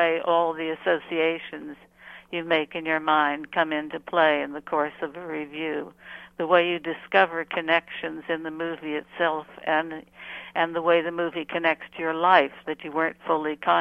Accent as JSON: {"language": "English", "region": "California", "country": "United States", "tie": "born or raised there", "said": "but it wasn't as if I grew up in the L.A. area. I grew up in Northern California."}